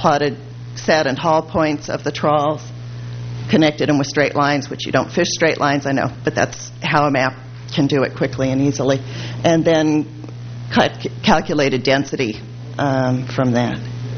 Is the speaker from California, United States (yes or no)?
yes; Monterey, California, United States; I'm from Monterey area, and I'm not familiar with two of the closures that I see on the map there.